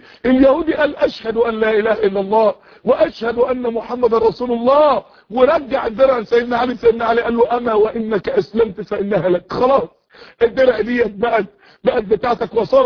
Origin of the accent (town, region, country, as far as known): Egypt